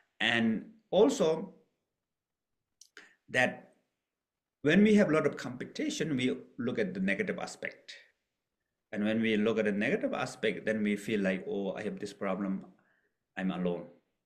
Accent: Nepal; So one example is in my hometown, I was born in the middle of Himalaya Mountain in Nepal.

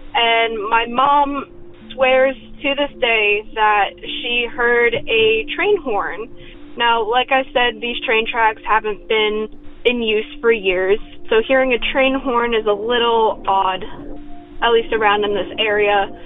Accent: New Jersey, United States; I'm from New Jersey.

